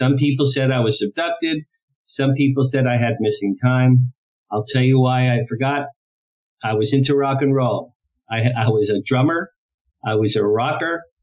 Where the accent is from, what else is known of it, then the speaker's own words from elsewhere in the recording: Deal, New Jersey, United States; So I grew up in Deal, just outside Asbury Park. My parents were from Brooklyn. They married in 50, moved down to the Jersey Shore in 52. I was born in 56.